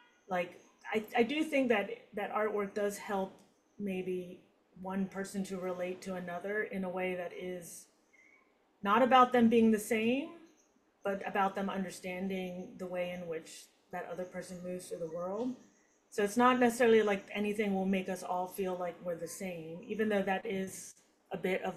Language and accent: English; United States; I'm an American. I'm culturally an American.